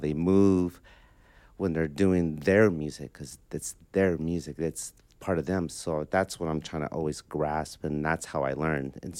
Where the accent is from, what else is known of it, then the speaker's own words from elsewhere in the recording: California, United States; Well, being from growing up in the Bay Area, I was around a lot of growing up from being familiar playing, growing up with Latin funk